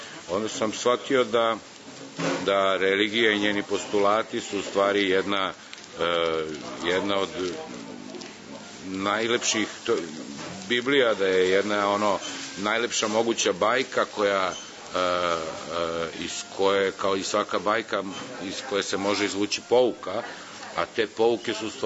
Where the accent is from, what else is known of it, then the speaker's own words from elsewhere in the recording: Pančevo, Vojvodina, Serbia; s kojima sam odrastao u Pančevu